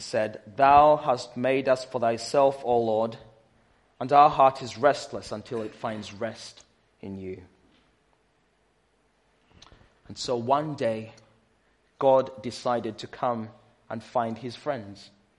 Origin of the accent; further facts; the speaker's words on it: Uganda; Growing up in Uganda, I recall loving Christmas.